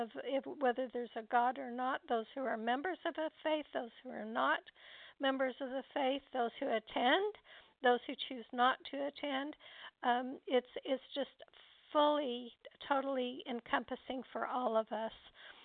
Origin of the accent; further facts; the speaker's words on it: Los Angeles, California, United States; I'm from Los Angeles, and I'm so happy to be here.